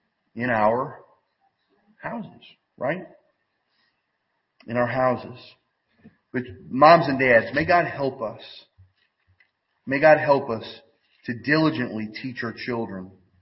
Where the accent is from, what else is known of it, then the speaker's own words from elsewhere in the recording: Louisiana, United States; my home state of Louisiana, where I was born